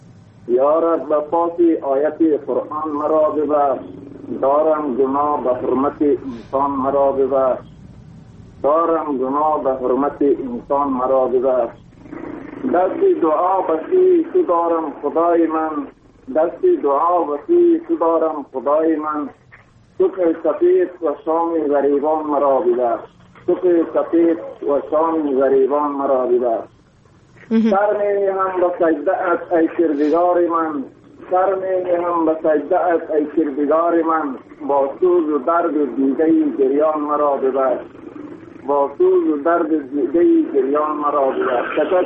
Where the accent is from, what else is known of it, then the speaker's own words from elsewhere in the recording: Baghlan, Afghanistan; بساز خودم از بغلان هستم، وظیفه این در پکتیکا هست.